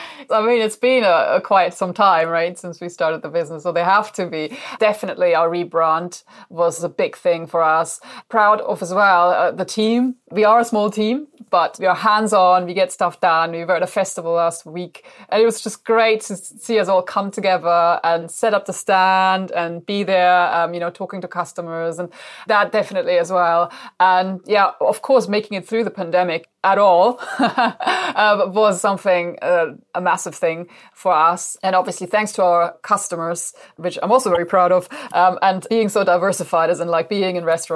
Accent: Germany; Julia and I, we're from Germany originally.

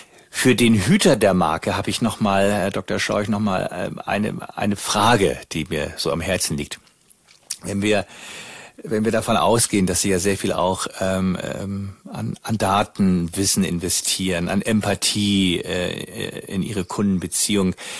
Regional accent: Northern Germany, Germany; wir als Norddeutscher

